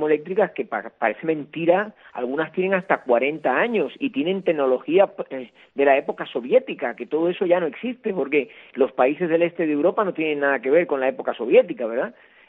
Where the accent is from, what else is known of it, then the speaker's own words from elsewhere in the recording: Cuba; con la iniciativa privada que hay en mi tierra, que es lo más grande que tenemos los cubanos